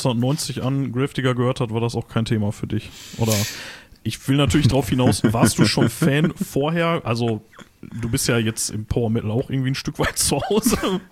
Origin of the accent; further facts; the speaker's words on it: Gladbeck, North Rhine-Westphalia, Germany; wo kommst du her? Gladbeck, ja, da wo … herkommen halt.